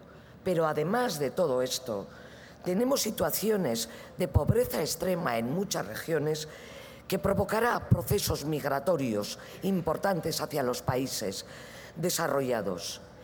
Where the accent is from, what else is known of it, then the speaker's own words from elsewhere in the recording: Basque Country, Spain; Este proyecto Ecoeuskadi 2020 recoge la visión de nuestro país sobre el futuro y ha establecido 9 objetivos estratégicos sobre los que vamos a trabajar. Muy por encima, lo primero que nos interesa, uno de los objetivos, es posicionar al País Vasco como